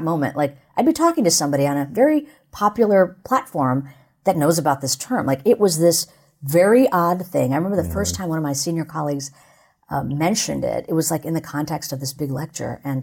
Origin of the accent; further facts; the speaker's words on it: India; And, you know, I'm an Indian woman, so like meditation is not something really new to me.